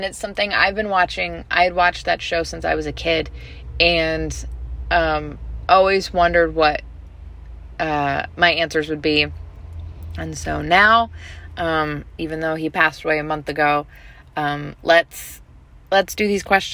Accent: Midwest, United States; I'm from the Midwest, so that's how I say it, but I know some people say, coupon.

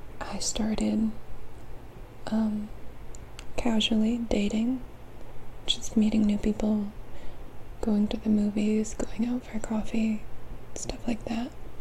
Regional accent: Massachusetts, United States; So, I currently live in Texas, but I grew up in Massachusetts.

